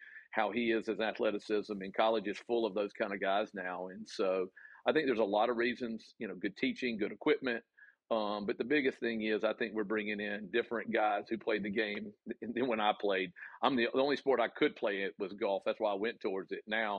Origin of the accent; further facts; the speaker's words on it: the South, United States; accent: Southern; forgive me my Southern accent